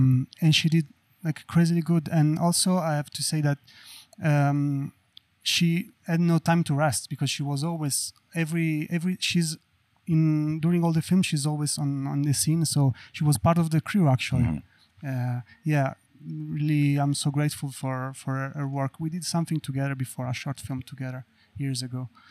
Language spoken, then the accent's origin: English; Sardinia, Italy; now in Turin, Italy; I'm from Sardinia, which is an island in the Mediterranean Sea, but I live in Torino. I'm based in Torino, which is in the northwest